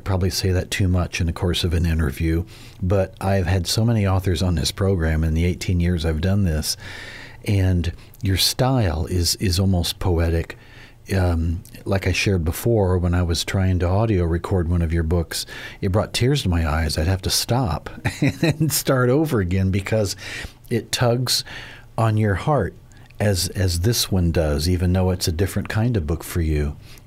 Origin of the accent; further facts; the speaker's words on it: Springfield, Illinois, United States; growing up in Springfield, Illinois